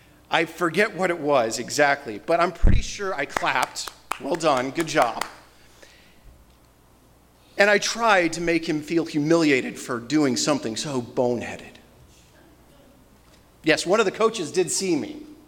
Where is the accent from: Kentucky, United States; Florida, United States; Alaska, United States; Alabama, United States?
Florida, United States; And I was raised in Florida.